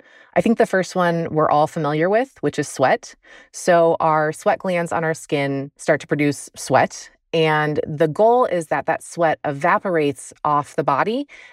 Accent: North Carolina, United States; I grew up in North Carolina, where it is famously hot and humid in the summers

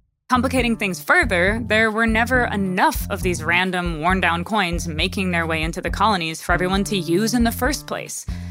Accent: Minnesota, United States; The quarter from my home state of Minnesota features a loon.

